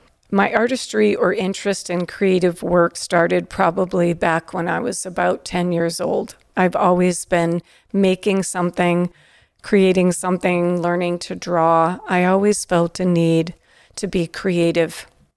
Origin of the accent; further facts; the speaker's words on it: Springfield, Massachusetts, United States; in the city of Springfield, where I grew up in the Forest Park section of Springfield.